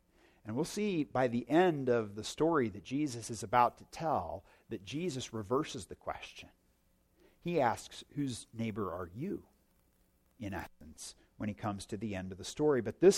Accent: Indiana, United States; I looked down and I thought, I'm from Indiana. This is not what I'm used to.

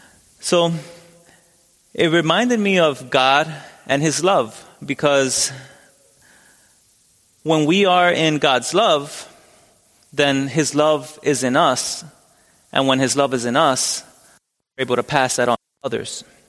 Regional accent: Philadelphia, Pennsylvania, United States; born or raised there

